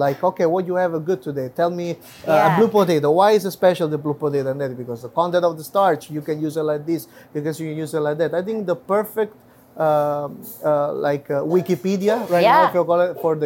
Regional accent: Naples, Campania, Italy; English is a second language; even though I'm from Naples.

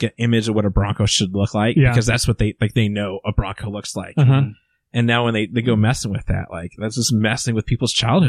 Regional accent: California, United States; So, I grew up in Southern California, so hence the not so much off-roading.

